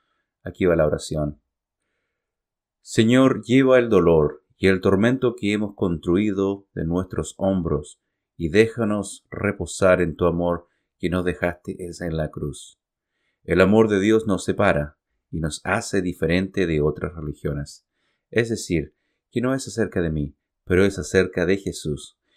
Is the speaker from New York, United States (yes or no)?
no; Puyallup, Washington, United States; Yo vengo del estado de Washington, de una ciudad que se llama Puyallup.